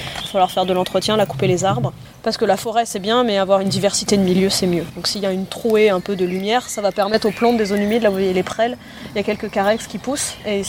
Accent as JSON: {"language": "French", "region": "Nouvelle-Aquitaine", "country": "France", "said": "Je viens de Corrèze, je peux me permettre. J'ai vécu là-bas"}